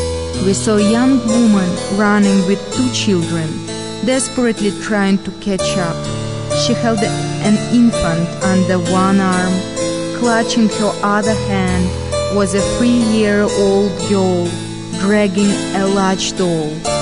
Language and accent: English; Russia; English is a second language; I'm my father from Ukraine, my mama from Russia. So as a person who were grown up in the Soviet Union